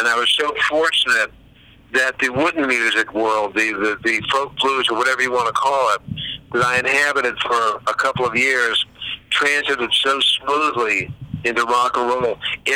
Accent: Washington, District of Columbia, United States; born there; also born or lived in California; I mean, first of all, I am an East Coast guy. I was born in Washington, D.C., and I had great years in California.

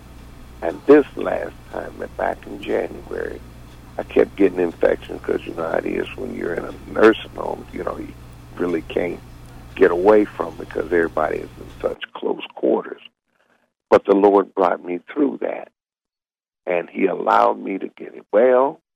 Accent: Youngstown, Ohio, United States; Well, I was born and raised in Youngstown, and I've worked at Youngstown Sheet 2 for a number of years.

